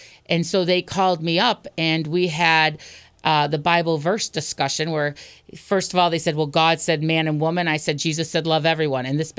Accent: Pittsfield, Massachusetts, United States; I'm from Pittsfield. I was born and raised in Pittsfield. My father taught at Monument. My mother worked at St. Joe. I've lived here all my life

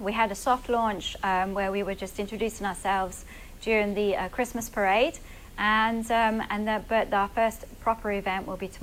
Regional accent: England, United Kingdom; I'm originally from England.

